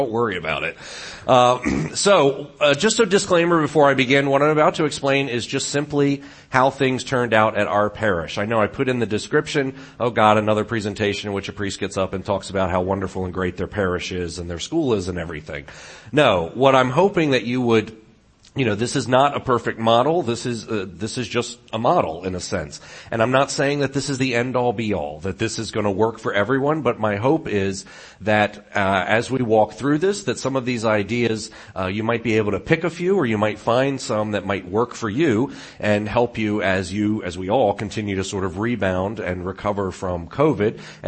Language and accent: English; Norfolk, Virginia, United States; I'm from the Diocese of Richmond, Virginia. I am a Norfolk native, which is where my parish is.